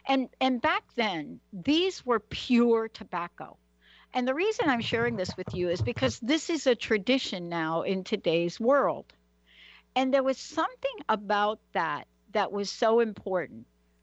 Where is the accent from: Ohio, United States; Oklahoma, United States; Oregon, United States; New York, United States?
New York, United States; Bronx; I'm a girl from the Bronx. Let me just put it in that perspective if I can. So what does that even mean if you're a girl from the Bronx?